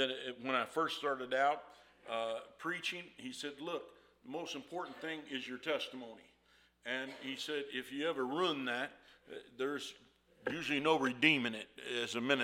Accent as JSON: {"language": "English", "region": "West Virginia", "country": "United States", "said": "But I'm from West Virginia originally, so beans and taters to me are pinto beans and fried potatoes."}